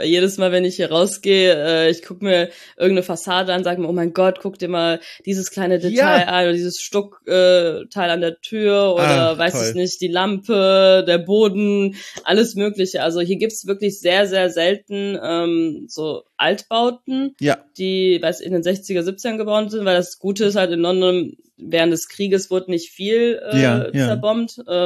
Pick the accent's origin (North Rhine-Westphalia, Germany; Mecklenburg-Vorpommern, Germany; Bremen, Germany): North Rhine-Westphalia, Germany; Cologne; Ich habe in Köln gewohnt immer schon, ich bin aus Köln.